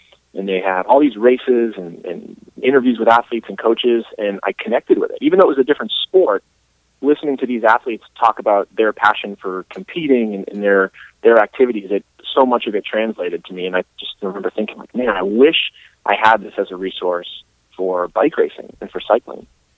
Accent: New England, United States; I was kind of sheltered from that to some extent growing up in New England.

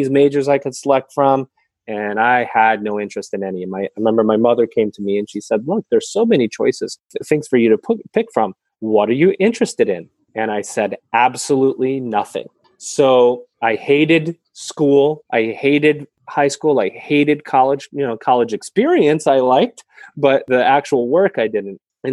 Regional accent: Syracuse, New York, United States; now in Denver, United States; My background, I'm actually from Central New York. Syracuse, New York is where I was born and raised. And we call that snow country.

